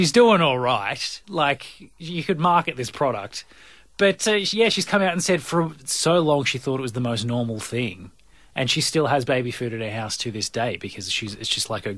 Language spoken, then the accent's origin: English; Victoria, Australia; I'm from Victoria.